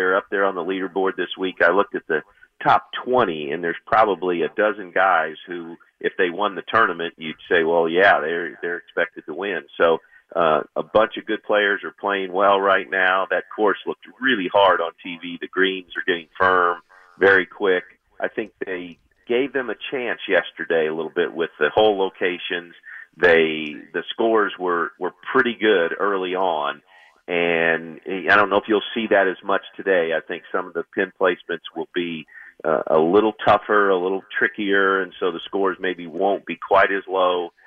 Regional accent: Missouri, United States; I grew up just outside of St. Louis, so saw some great teams back in the 60s

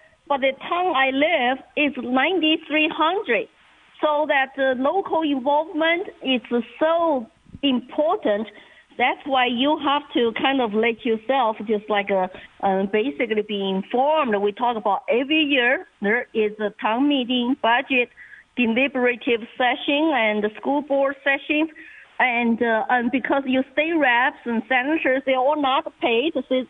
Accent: China; now in United States; I grew up in China.

